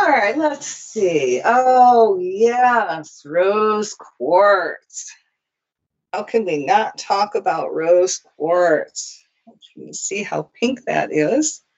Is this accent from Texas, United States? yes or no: no; Michigan, United States; now in Hawaii; I'm from Michigan. It was the deer.